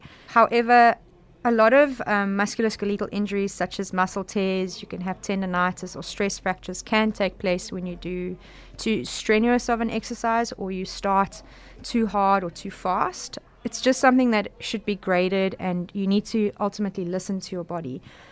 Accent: Johannesburg, Gauteng, South Africa; now in Cape Town, South Africa; I've been living in Cape Town for the last 4 years. I'm originally from Johannesburg.

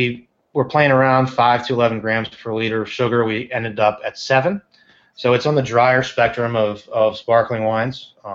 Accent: Ohio, United States; it's like calling me a Californian when I'm from Ohio.

